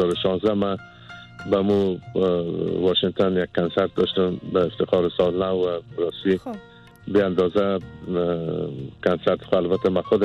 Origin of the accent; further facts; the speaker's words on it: Afghanistan; born there; در افغانستان تولد شدیم.